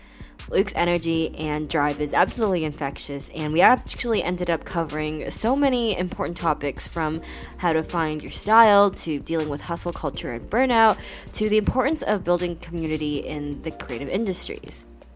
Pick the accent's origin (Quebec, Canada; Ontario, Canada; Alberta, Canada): Ontario, Canada; Toronto; growing up in North America and around the Toronto area